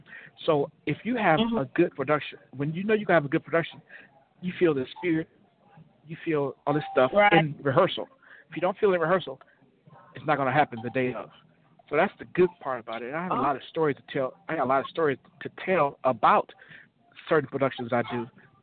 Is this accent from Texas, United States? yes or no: no; Cleveland, Ohio, United States; now in Georgia, United States; I'm originally from Cleveland, Ohio. I've lived a lot of places, but I'm from Cleveland, Ohio, and I've been living in Georgia for about 8 years.